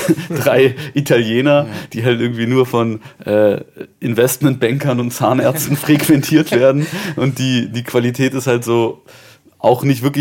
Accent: Berlin, Germany; ich bin geboren in Charlottenburg. Mhm. Ich bin aber tatsächlich groß geworden ganz im Südwesten. Also unten in Zehlendorf, genau genommen in Schlachtensee. Das ist so, war früher fast ein Vorort, kann man sagen.

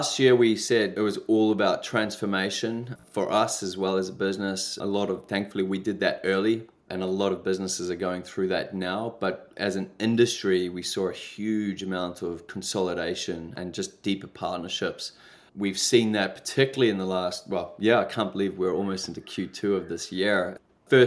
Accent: New Zealand; also born or lived in Canada / England / South Africa; I'm actually a New Zealander, but I'm half Irish, half Zimbabwean, and I lived in Canada, England, South Africa.

